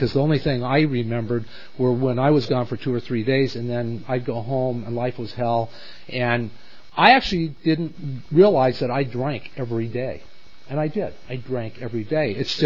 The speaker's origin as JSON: {"language": "English", "town": "Visalia", "region": "California", "country": "United States", "tie": "born or raised there", "said": "I can tell you that I grew up in Tulare County. Now, this is going to be a first for me. I grew up in Visalia. I left Visalia."}